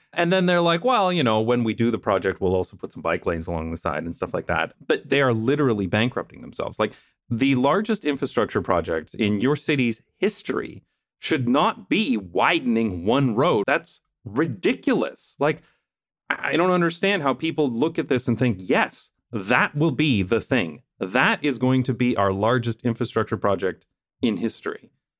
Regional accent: London, Ontario, Canada; Like, I made a video about a road widening in my hometown of London, Ontario, Wonderland Road

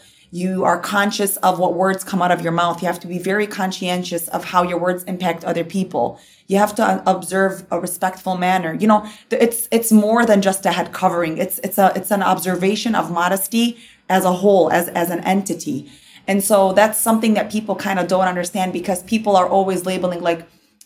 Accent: Dearborn, Michigan, United States; Dearborn's where I kind of grew up.

